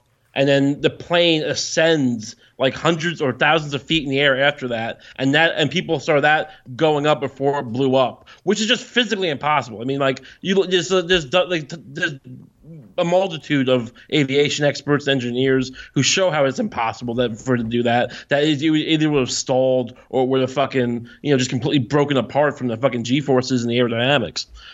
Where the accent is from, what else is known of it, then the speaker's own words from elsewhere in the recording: New York, United States; First of all, I'm from Long Island.